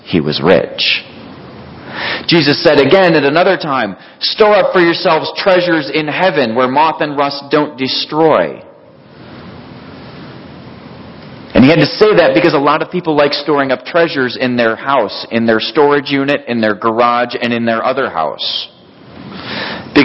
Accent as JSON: {"language": "English", "region": "Michigan", "country": "United States", "tie": "born or raised there", "said": "Because I grew up in Michigan. And if you don't do those two things, you probably don't belong in Michigan."}